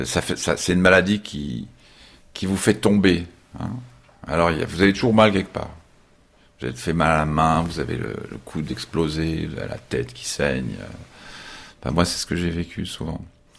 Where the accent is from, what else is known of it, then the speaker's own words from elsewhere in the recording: Nancy, Grand Est, France; born there; né le 29 mai 1955 à Nancy.